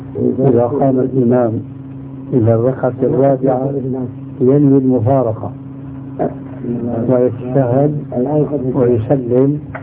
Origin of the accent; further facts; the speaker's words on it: Egypt; أنا مصري كمان.